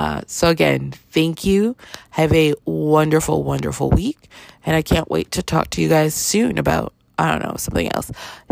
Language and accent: English; Canada; I grew up in Canada during … heyday. Of course I grew up listening to country.